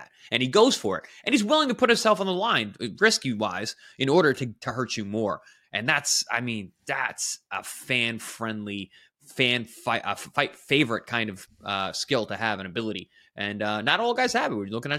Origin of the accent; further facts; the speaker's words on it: New York, United States; I'm very proud, you know, proud of him as a New Yorker.